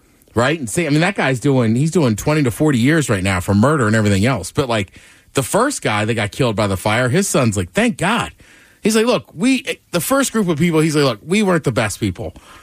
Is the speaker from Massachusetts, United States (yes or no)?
no; College Park, Maryland, United States; So I grew up in College Park, Maryland.